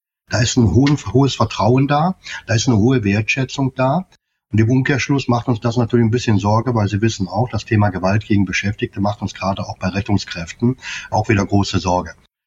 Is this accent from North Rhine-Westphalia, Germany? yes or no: yes; North Rhine-Westphalia, Germany; Ja, ich komme aus dem Rheinland und da sagt man, man kennt sich, man hilft sich.